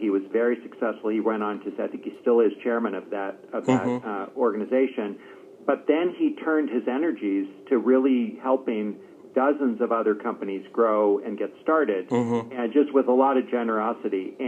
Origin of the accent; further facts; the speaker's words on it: Boston, Massachusetts, United States; As I told Dave, I'm from Boston. It's great. We have two guests from Boston.